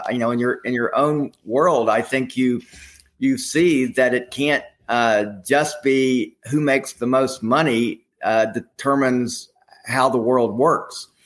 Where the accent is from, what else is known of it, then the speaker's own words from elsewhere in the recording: Atlanta, Georgia, United States; But, you know, growing up in Atlanta, I was always interested in issues of faith